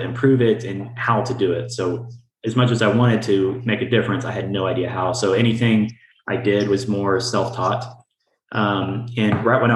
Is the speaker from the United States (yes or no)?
yes; Dallas, Texas, United States; I grew up in Dallas. So I'm born in Texas, spent my first 18, 19 years there.